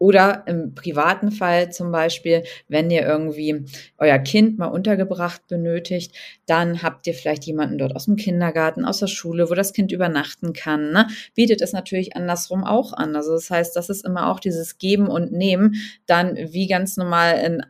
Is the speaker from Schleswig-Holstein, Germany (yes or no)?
no; Hamburg, Germany; Auch warum bin ich jetzt hier auf dem Oktoberfest gewesen als Hamburger, ne?